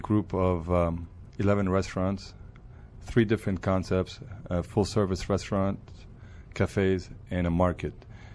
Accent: Beirut, Beirut Governorate, Lebanon; now in United States; Beirut, Lebanon.

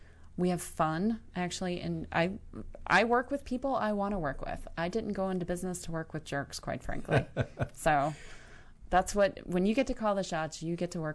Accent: Norfolk, Virginia, United States; I grew up in Norfolk, Virginia Beach area.

